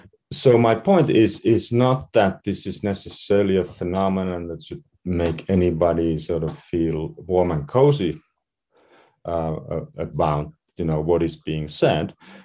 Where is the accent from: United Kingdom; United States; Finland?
Finland; English is a second language; My own country, I'm from Finland